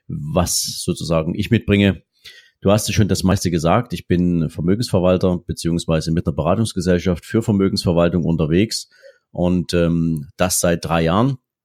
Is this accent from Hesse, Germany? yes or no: no; Dresden, Saxony, Germany; Ich komme aus Dresden, also wohne in der wunderschönen Landeshauptstadt von Sachsen, habe hier ein kleines Häuschen, lebe hier zusammen mit meiner Frau, mit meinem Sohn.